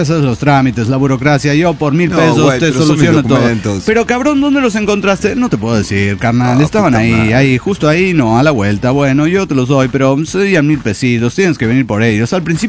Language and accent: Spanish; Río Gallegos, Santa Cruz, Argentina; de Río Gallegos, Argentina.